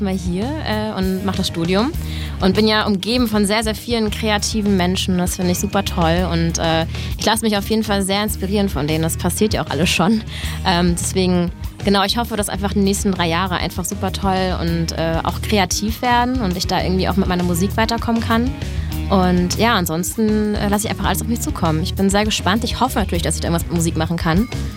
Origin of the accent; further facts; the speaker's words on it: Germany; now in Paderborn, Germany; weil ich komme ja aus der Nähe von Hamburg und mein Traum war es eigentlich immer nach Hamburg zu ziehen